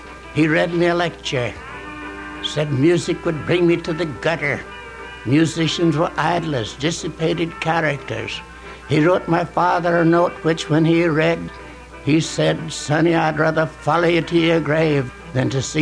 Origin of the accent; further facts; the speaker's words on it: Florence, Alabama, United States; I also had experiences in my hometown, Florence, Alabama, where I carried water for the men who worked in the rock quarry, who always sang as they worked.